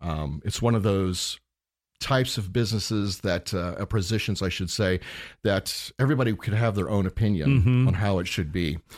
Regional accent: Indiana, United States; They were religious folks, and I grew up in Indiana.

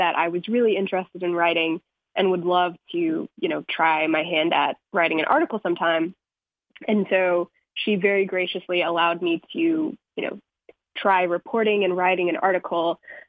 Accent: Paducah, Kentucky, United States; Sure. So I grew up in a small town called Paducah, Kentucky.

